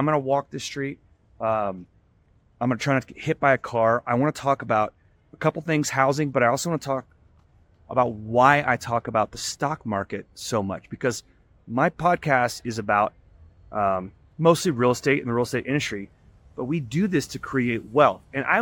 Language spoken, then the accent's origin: English; Garland, Texas, United States; I'm trying to give my kids a better life than I had growing up in Garland, Texas, which if you don't know where that is, north of Dallas